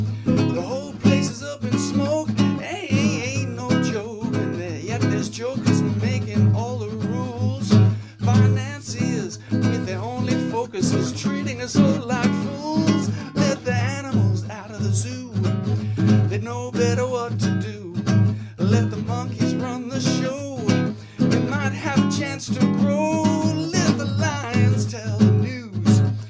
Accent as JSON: {"language": "English", "country": "Australia", "said": "I was just from Australia, which is even"}